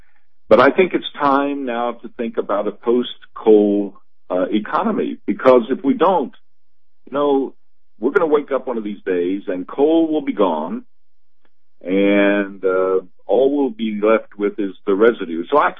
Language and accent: English; Charleston, West Virginia, United States; My roots are deep here in West Virginia. I was born in Charleston. I was raised here. I went to St. Albans High School and graduated from St. Albans High